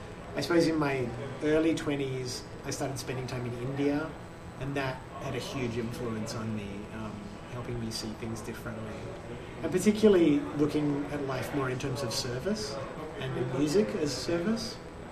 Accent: Australia; And I did see these roots in childhood and growing up in Australia and the American sitcoms and how much they shaped.

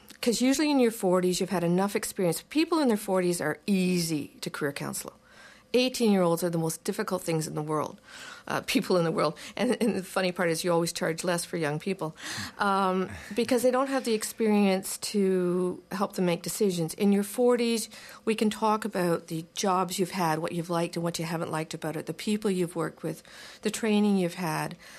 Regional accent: Ontario, Canada; I come from Ontario

